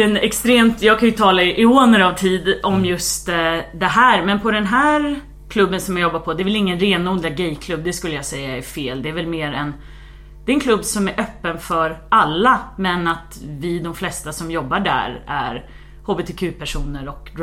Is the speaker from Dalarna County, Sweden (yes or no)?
no; Stockholm, Stockholm County, Sweden; Jag är uppvuxen här i Stockholm på en stadsdel som heter Östermalm.